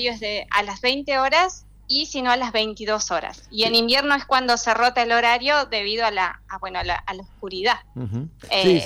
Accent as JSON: {"language": "Spanish", "town": "Trevelin", "region": "Chubut", "country": "Argentina", "tie": "born or raised there", "said": "Yo soy nacida y criada acá en Trevelin y siempre sentí mucho orgullo"}